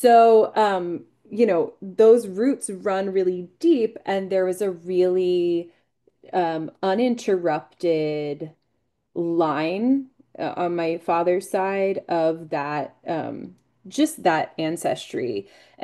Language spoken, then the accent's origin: English; Maryland, United States; all of the very wealthy people I grew up around in on the Eastern Shore of Maryland, the Hamptons of the Chesapeake Bay, they call it.